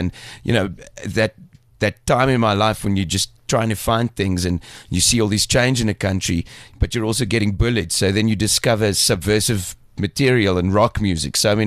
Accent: Roodepoort, Gauteng, South Africa; I grew up in Roodepoort

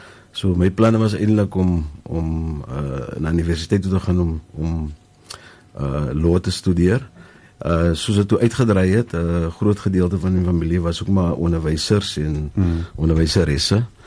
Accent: Paarl, Western Cape, South Africa; Ek is van die Perel, gebore en getoe. So ja, ek is gebore in die Perel. My ouers is maar destyds, as ons so kan stel, die kind van die rivier gebly. Mm-hmm. En toe later van tyd het ons opgetrek na Klein Drakens en weg toe

